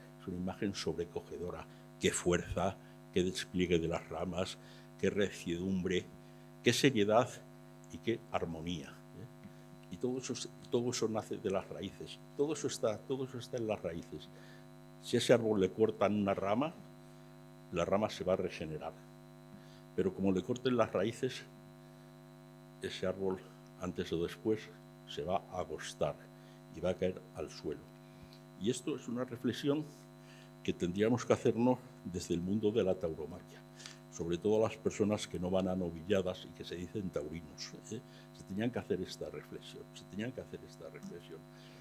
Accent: Béjar, Castile and León, Spain; Yo estoy en el mundo del toro, soy de Salamanca, soy de Béjar

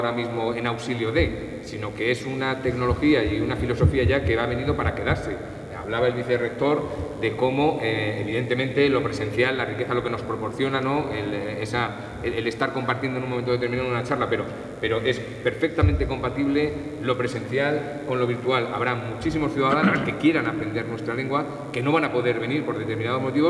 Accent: Valdepeñas, Castilla-La Mancha, Spain; yo que soy de Valdepeñas

